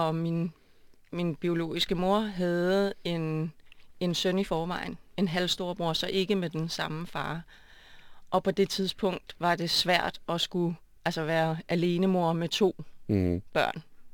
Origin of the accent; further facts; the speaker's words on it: Tårnby, Capital Region of Denmark, Denmark; born there; jeg kom til verden i 1972, hvor jeg blev født i Tårnby på Sjælland, vil jeg sige, på den sjællandske side.